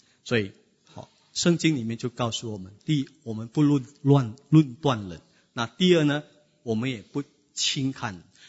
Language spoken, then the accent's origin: Chinese; China; 那按照我们中国人的传统呢